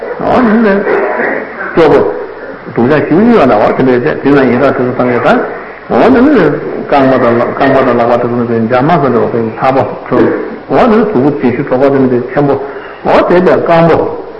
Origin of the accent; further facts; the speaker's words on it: Suzhou, Jiangsu, China; 苏州方面，真的我苏州人穷游银行